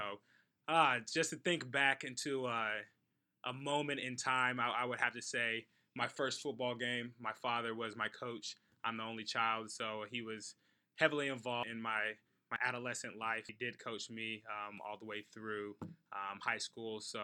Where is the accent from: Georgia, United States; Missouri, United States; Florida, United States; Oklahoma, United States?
Georgia, United States; Atlanta; also born or lived in Myrtle Beach, South Carolina / England / Germany; I was born in Myrtle Beach, South Carolina, to … My mom was a 25-year Air Force veteran, so had a pretty unique childhood. Lived in England, Germany, and then finally we settled where I call where home, Atlanta, Georgia.